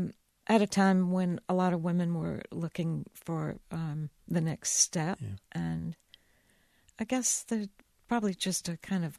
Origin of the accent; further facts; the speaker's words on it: Georgia, United States; Oh, I grew up in Georgia, so I'm just Southerner. I can't help it. You know, even in San Francisco, I always thought, someday I'll get back to the South.